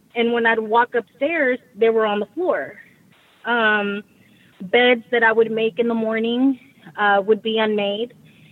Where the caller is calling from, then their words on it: Houston, Texas, United States; I'm from Houston, and we live about maybe 20 minutes away from Galveston.